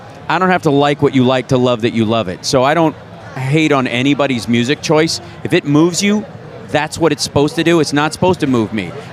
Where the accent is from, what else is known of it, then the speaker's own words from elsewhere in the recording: Kentucky, United States; also born or lived in Chicago; I'm from Kentucky.